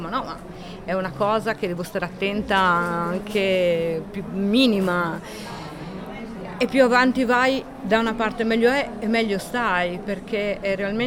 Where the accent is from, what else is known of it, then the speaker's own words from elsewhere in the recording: Genoa, Liguria, Italy; perché appunto sono di Genova